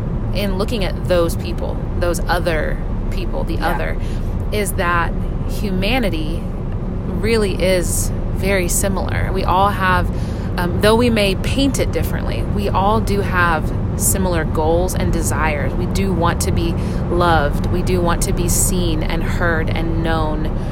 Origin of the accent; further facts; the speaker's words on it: Wichita, Kansas, United States; And I grew up in Wichita